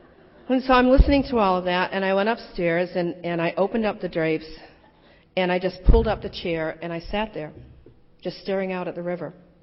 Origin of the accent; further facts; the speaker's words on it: Boston, Massachusetts, United States; I grew up in Boston, went to public schools. No aspersions on anyone in the clergy today. But where I grew up in Dorchester, neighborhood of Boston